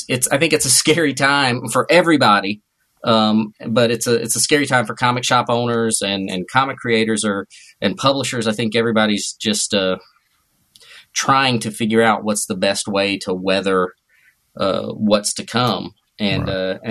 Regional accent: North Carolina, United States; moved away as an adult; so I grew up in North Carolina. And then when I was about 18, I moved to the Ozarks, very rural Missouri Ozarks.

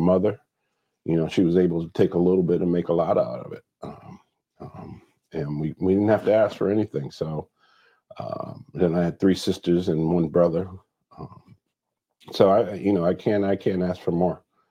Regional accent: New Haven, Connecticut, United States; I'm from New Haven, Connecticut. Grew up on Southwest Drive, then moved over to Division Street, New Hallville

